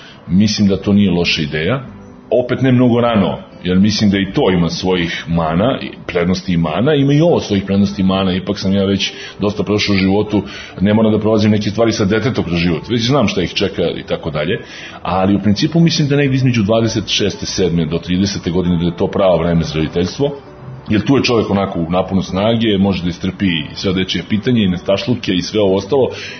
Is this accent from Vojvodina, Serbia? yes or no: no; Belgrade, Serbia; u Beogradu sam rođen, u Beogradu sam odrastao i rock and roll sam slušao.